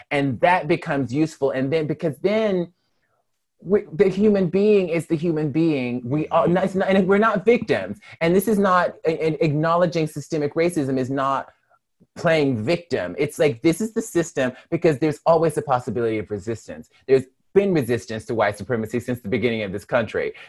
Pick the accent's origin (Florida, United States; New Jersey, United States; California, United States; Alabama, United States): Alabama, United States; Mobile; I am a Black woman born and raised in Mobile, Alabama, grew up internalizing all these negative ideas about myself as a Black person